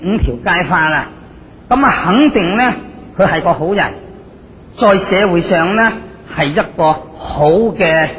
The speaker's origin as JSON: {"language": "Chinese", "country": "China", "said": "我们中国人传统的"}